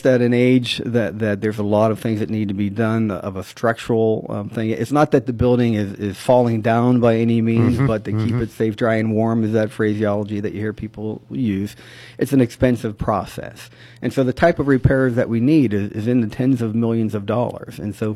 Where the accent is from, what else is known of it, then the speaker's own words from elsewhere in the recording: Pennsylvania, United States; raising my kids in Beaver County and growing up in Allegheny County, the middle school concept was not a new concept by any means.